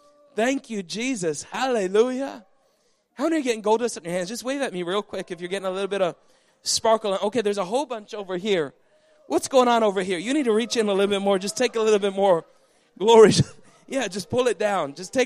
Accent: Canada; You see, I was born and raised in Canada.

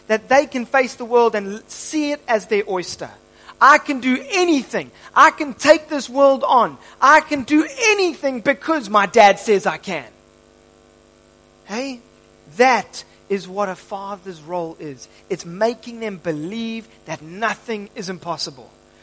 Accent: United Kingdom; I come from British blood, not so much Norwegian, you know, the Viking blood, the Northern European blood, which they wipe out pretty much anything in their path. But us Brits are just clever, right, Dave?

